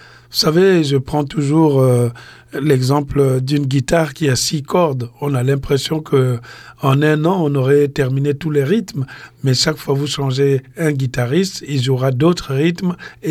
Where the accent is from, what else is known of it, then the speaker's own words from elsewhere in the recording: Pointe-Noire, Kouilou, Republic of the Congo; now in Europe; c'est d'oublier que je suis un Congolais, que je suis de Pointe-Noire.